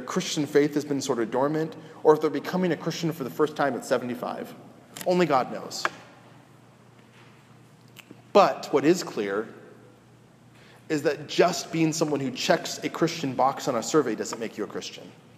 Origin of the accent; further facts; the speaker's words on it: California, United States; also born or lived in Washington, D.C.; Again, I grew up in Southern California. The accent's not very different from here.